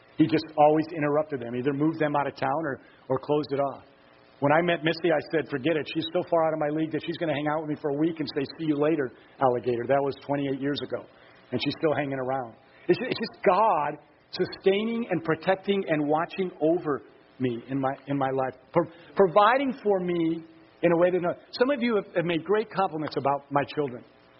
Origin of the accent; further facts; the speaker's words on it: Yuma, Arizona, United States; Because I'm a hick from Yuma, Arizona